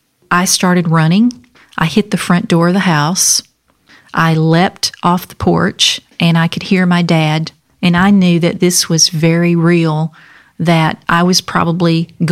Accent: Alabama, United States; My story starts growing up in Alabama.

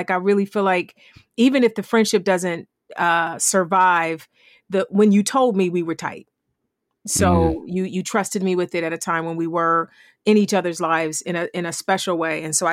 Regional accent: East Cleveland, Ohio, United States; also born or lived in Warrensville / Akron; Born in East Cleveland and lived in East Cleveland, Warrensville, went to school in Akron, so I'm all Ohio.

